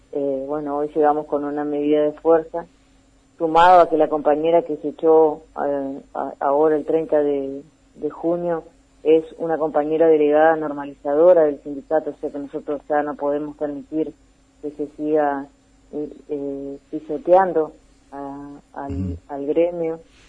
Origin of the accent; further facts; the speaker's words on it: San Benito, Entre Ríos, Argentina; yo justamente soy de San Benito, por eso te hablo en primera persona